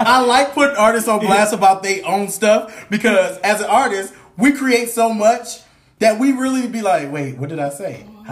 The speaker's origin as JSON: {"language": "English", "region": "California", "country": "United States", "said": "So, I'm from California, right?"}